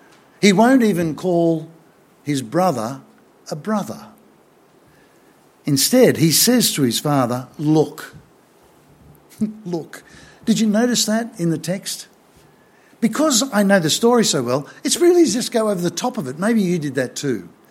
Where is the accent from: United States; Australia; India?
Australia; I'm an Australian man.